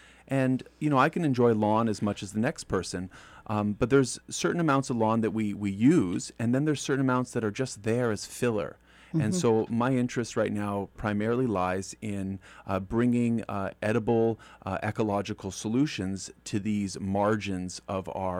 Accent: Santa Fe, New Mexico, United States; now in Canada; I have a small farm in the Ottawa Valley in Ontario, but I grew up on a permaculture homestead just outside of the city limits of Santa Fe, New Mexico.

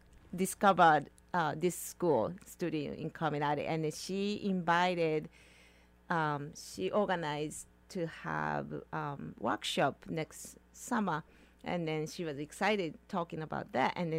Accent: Japan; English is a second language; moved away as an adult; now in Haines, United States; I'm resident in Haines since 2002. I moved from Japan with my family … two sons, Kai and Mori.

